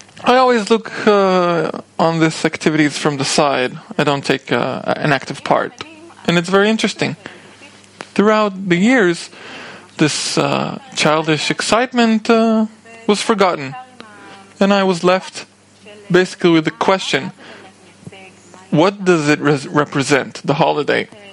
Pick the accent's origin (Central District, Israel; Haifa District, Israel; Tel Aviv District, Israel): Central District, Israel; Rehovot; English is a second language; I grew up in Rehovot.